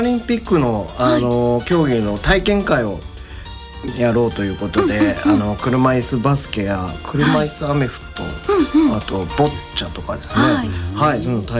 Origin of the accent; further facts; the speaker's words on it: Kawasaki, Kanagawa, Japan; 地元川崎での大きい